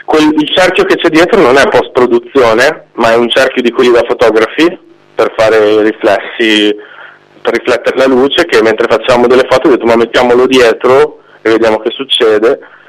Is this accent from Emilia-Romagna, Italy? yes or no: yes; Modena, Emilia-Romagna, Italy; sono di Modena, sono cresciuto con loro